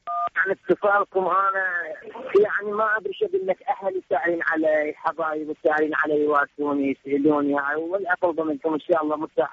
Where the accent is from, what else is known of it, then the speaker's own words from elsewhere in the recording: Basra, Basra Governorate, Iraq; انا يعني من اهل البصره نعم، بس انا من سكنه الجرمه.